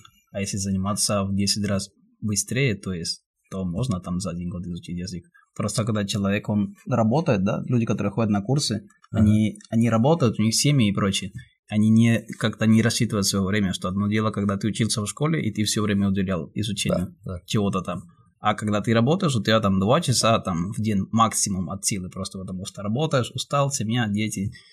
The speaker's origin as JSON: {"language": "Russian", "country": "Colombia", "second_language": "Russian", "moved": "as an adult", "lives_now": "Russia", "said": "Я из Колумбии. В России уже около 10 лет."}